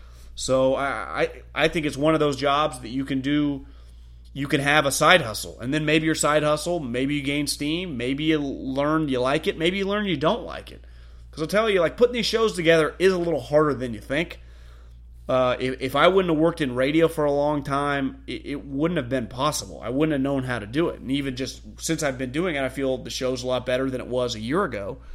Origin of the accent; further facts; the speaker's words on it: Atlanta, Georgia, United States; I'm from Atlanta and have seen how good Shanahan is as an offensive coordinator.